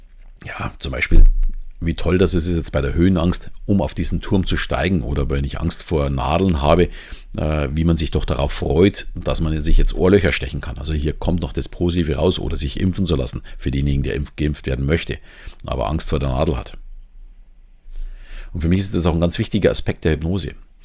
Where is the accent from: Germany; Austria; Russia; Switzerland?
Germany; Southern Germany; accent: southern German; mein süddeutscher Akzent vielleicht.